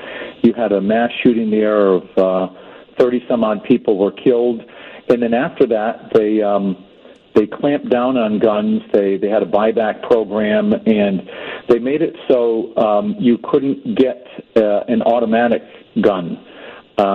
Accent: United States; now in New Zealand; And what really makes me sad as an American living in New Zealand

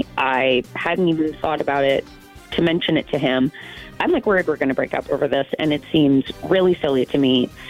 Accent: East of England, United Kingdom; from Essex, and I have a question for Judge Jess.

